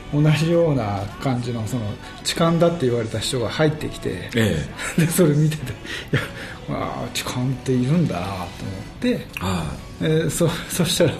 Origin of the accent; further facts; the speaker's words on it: Kobe, Hyogo, Japan; 私はあの神戸出身だから、子供の頃から